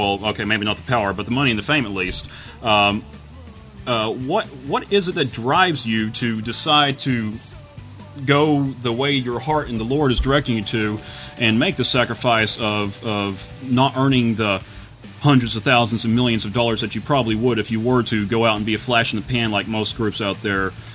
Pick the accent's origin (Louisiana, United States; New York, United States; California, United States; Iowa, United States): Louisiana, United States; We're from the Bayou country, though.